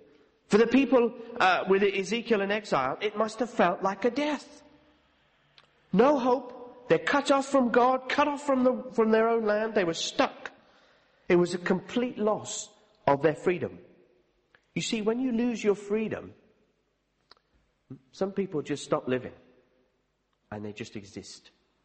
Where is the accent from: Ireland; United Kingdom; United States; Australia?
United Kingdom; England; We don't like it because we're English